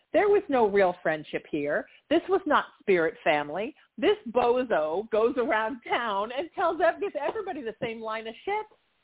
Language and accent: English; Surf City, United States; growing up in Surf City, we spent our lives in the water, but the sharks were in the water too.